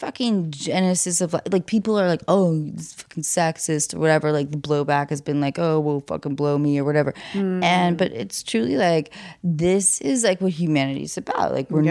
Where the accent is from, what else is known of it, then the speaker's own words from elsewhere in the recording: Phoenix, Arizona, United States; I'm from Phoenix, but now I live in Silicon South.